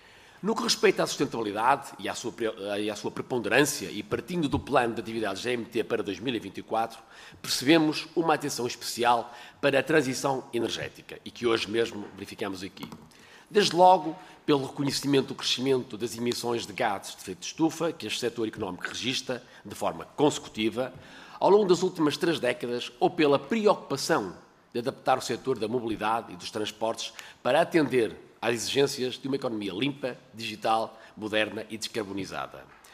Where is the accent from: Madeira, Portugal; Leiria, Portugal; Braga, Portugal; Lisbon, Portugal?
Braga, Portugal; Guimarães; Enquanto também vimaranense